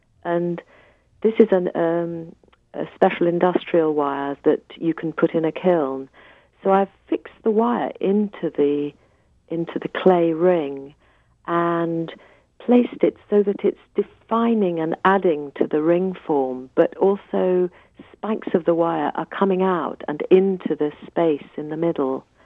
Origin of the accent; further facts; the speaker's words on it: London, United Kingdom; even though I was brought up in London, we walked in the countryside a lot in Scotland and in the southwest of England on Dartmoor.